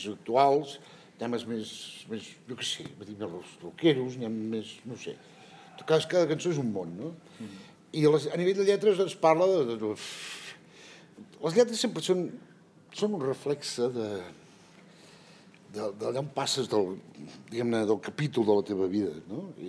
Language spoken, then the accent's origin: Catalan; Catalonia, Spain; ens hem llevat molt d'hora perquè nosaltres som d'Osona